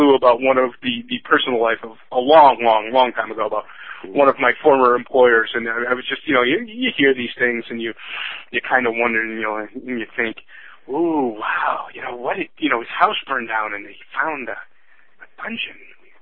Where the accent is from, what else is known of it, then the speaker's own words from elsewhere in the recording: Detroit, Michigan, United States; I am from Detroit, but I have never fired a firearm before.